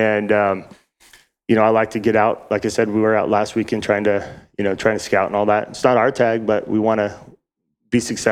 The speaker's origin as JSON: {"language": "English", "region": "Nevada", "country": "United States", "lives_now": "Arizona, United States", "said": "Because, you know, I come from Nevada and did everything there is to do in Nevada."}